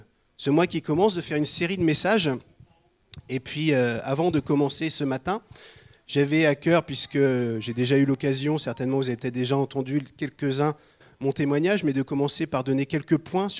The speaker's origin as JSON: {"language": "French", "region": "Normandy", "country": "France", "tie": "born or raised there", "said": "Donc, j'ai 44 ans et moi, j'ai grandi en Normandie, dans la région de Rouen."}